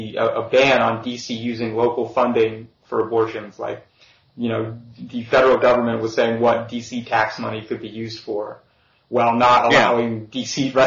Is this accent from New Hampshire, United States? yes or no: yes; New Hampshire, United States; I'm from New Hampshire, so this is really nothing special.